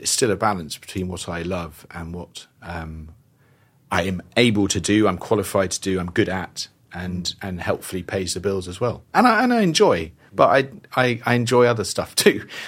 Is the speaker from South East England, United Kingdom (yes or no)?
no; South West England, United Kingdom; I grew up in Devon.